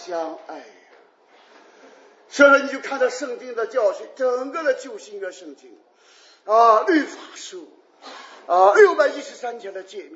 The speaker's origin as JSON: {"language": "Chinese", "country": "China", "said": "所以中国人啊，你要知道世界上很多民族很多国家等着我们去解放啊"}